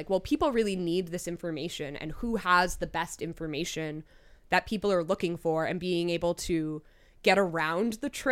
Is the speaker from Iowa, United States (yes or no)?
no; Newburgh, New York, United States; Yeah, I grew up in Newburgh, New York. I graduated from NFA in 2011. I was not actually born in Newburgh. I am not a born on Du Bois Street person, but I did grow up here and graduate from NFA.